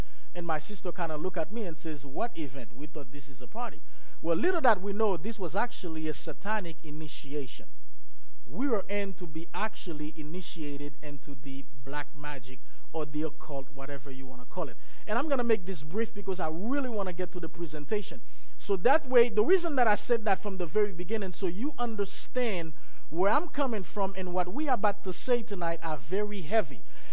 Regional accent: Haiti; English is a second language; if you notice I speak with an accent, it's because I'm from Haiti, one of the poorest country in the Western Hemisphere, very, very, very poor. I was born there, raised there by my parents, specifically my mom. We were raised in the church

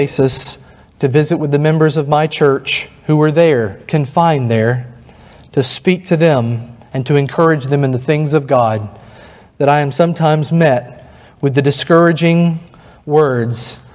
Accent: North Carolina, United States; I come from North Carolina, and our nickname is the Tar Heel State.

